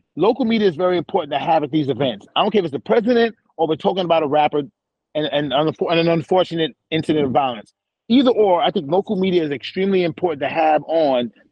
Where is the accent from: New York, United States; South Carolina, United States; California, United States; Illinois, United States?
New York, United States; I love Cameron. I'm from New York. It's fine.